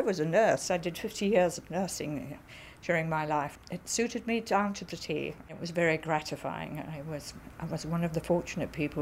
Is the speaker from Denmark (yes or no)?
no; United Kingdom; I mean, I'm British to the core, and I laugh at all kinds of things that other people wouldn't find amusing.